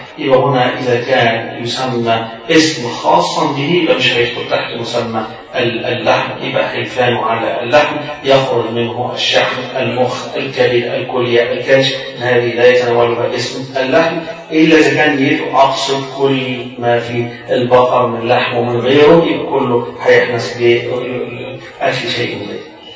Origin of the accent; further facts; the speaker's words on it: Egypt; مش من الغدا عندنا إحنا أو كمصريين الغدا وقت الظهر هو ده الغدا